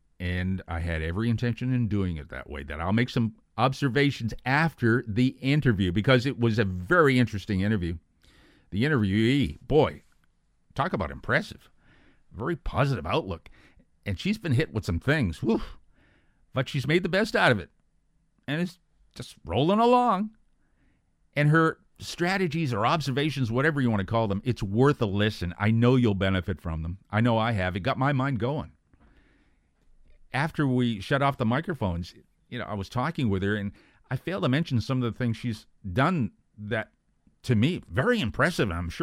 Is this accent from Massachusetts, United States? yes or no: yes; Boston, Massachusetts, United States; now in Toronto, Canada; Yeah, I'm from Boston, but I live in the Toronto area.